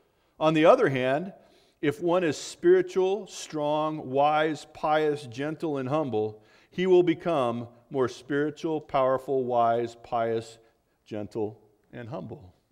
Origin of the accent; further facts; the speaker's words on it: California, United States; That's just the first ridge at where I grew up in California, but they call it a mountain.